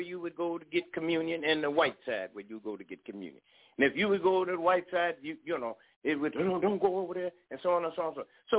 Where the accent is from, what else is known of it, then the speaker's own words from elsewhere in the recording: Chicago, Illinois, United States; because we were raised in Chicago.